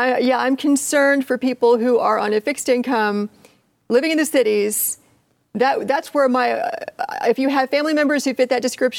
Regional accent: Appalachia, United States; No, most of us are not. I mean, I'm from Appalachia.

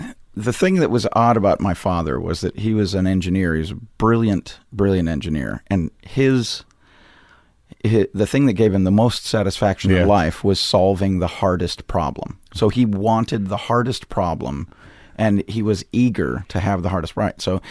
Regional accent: Missoula, Montana, United States; Working with forest fires brought our family to Montana, and I did my principal growing up in Missoula, Montana.

